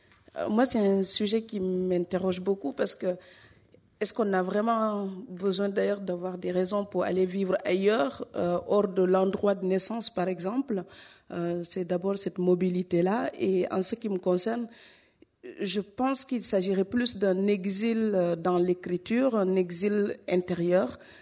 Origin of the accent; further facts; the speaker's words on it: Senegal; born there; moved away; Je suis née au Sénégal, j'ai décidé de partir de là-bas.